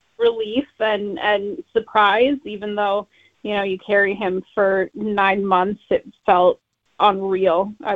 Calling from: New York, United States; Hi, we're from New York, and we have your newest and youngest listener.

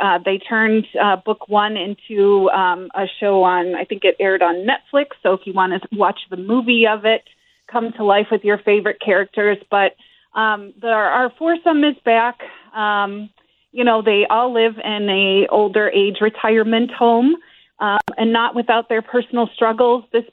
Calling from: Caversham, South East England, United Kingdom; I am calling from Caversham, which is a village about a 20-minute walk away from Reading in west London, or west of London in England.

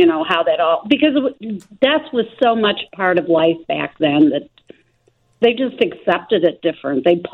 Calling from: El Paso, Illinois, United States; El Paso, Illinois.

